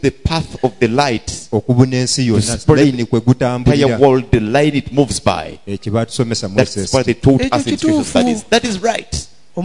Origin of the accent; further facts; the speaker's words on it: Kayabu, Uganda; English is a second language; I'm from Kayabu in Uganda.